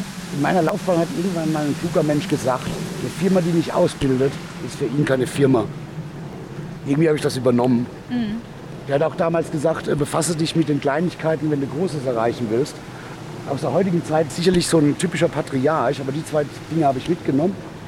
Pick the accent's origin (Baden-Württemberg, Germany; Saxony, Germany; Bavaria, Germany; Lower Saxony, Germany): Baden-Württemberg, Germany; Ketsch; Nee, ich komme aus der Nähe von Mannheim, Heidelberg, genau dazwischen. Das kleine Dorf nennt man Ketsch.